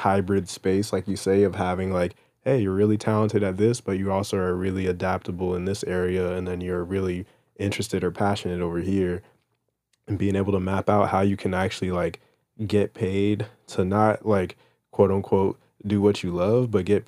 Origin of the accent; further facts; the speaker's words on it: New York, United States; because like, I'm still from New York.